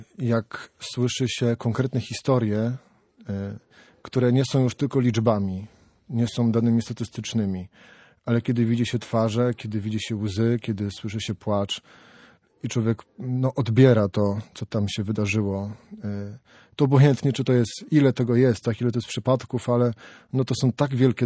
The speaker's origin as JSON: {"language": "Polish", "town": "Gdańsk", "region": "Pomeranian Voivodeship", "country": "Poland", "said": "bo jestem właśnie z Gdańsku, to jest z Wrzeszcza"}